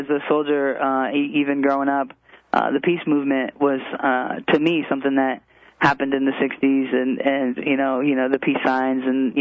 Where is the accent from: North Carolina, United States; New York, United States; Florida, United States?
Florida, United States; I didn't realize there was a whole religious society of Friends where I grew up down in Florida. It was Southern Baptist, you know.